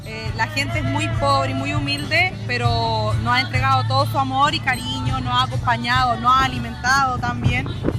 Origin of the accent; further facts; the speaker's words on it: Santiago, Santiago Metropolitan, Chile; vengo de Santiago de Chile, de Estación Central específicamente.